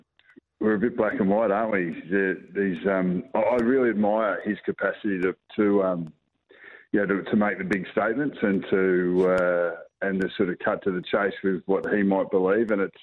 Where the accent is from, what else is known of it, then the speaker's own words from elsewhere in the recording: South Australia, Australia; born there; also born or lived in Northern Territory; now in Victoria, Australia; So I was born in South Australia. So I've always got to hail from South Australia. I've been a territory boy, but yeah, I've been in Victoria for 30 years. So whatever that is, I'm an Aussie.